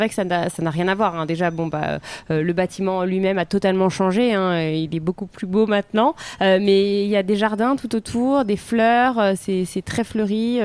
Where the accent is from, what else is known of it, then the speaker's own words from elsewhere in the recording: Lyon, Auvergne-Rhône-Alpes, France; Oui, je connais bien, je suis lyonnaise d'origine